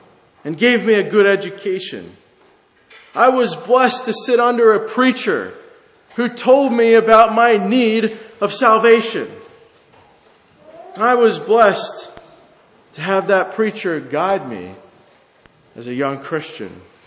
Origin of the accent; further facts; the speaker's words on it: United States; I was given the tremendous blessing of growing up in America.